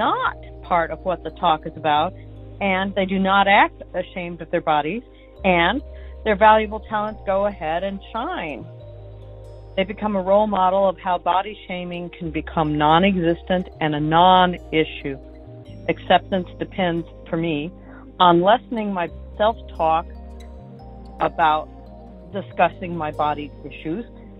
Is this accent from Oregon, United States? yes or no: yes; Eugene, Oregon, United States; from Eugene, Oregon